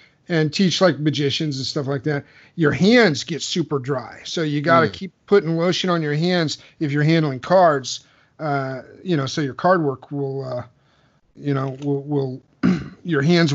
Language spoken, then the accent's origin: English; Illinois, United States; moved away as an adult; two of my best friends from, you know, growing up in Southern Illinois. And, you know, that was the way we kind of. That was our ticket out of the Midwest, was going to a 1-year music school in Los Angeles.